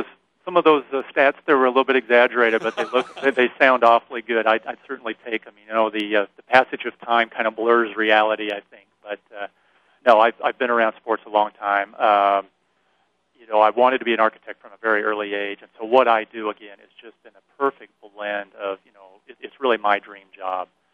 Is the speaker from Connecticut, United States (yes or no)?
no; Hastings, Nebraska, United States; I grew up in Hastings, and so the project at Cope Stadium meant a lot to me because I played high school football on that field.